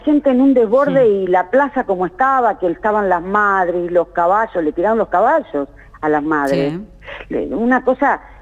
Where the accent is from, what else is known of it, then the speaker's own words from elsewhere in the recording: Firmat, Santa Fe, Argentina; Yo soy santafesina, soy de Firmat, un pueblo que queda a 100 kilómetros de Rosario